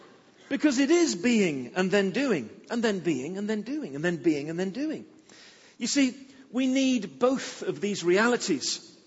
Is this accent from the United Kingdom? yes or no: yes; England, United Kingdom; I come from England, I know that.